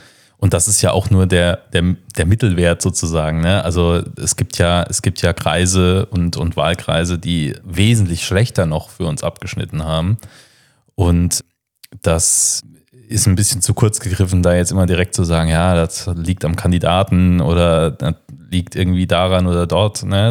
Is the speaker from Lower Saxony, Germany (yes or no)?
no; Kaiserslautern, Rhineland-Palatinate, Germany; also ich bin ja in Kaiserslautern geboren und da in der Nähe auch aufgewachsen, bis ich dann zum Studium nach Trier gezogen bin.